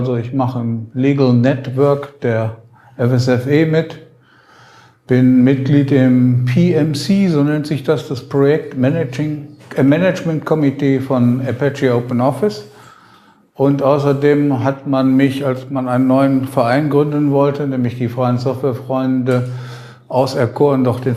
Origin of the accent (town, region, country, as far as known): Düsseldorf, North Rhine-Westphalia, Germany